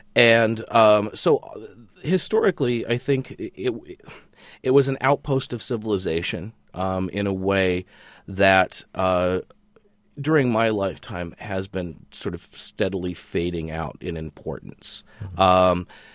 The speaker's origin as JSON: {"language": "English", "region": "Nebraska", "country": "United States", "tie": "born or raised there", "said": "I grew up in Western Nebraska, which is the Great Plains region of the country. It's a very, very empty part of this country"}